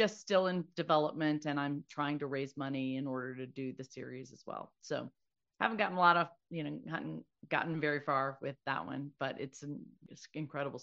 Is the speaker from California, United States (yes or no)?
no; Laurel, Mississippi, United States; John Lau is from my hometown of Laurel, Mississippi.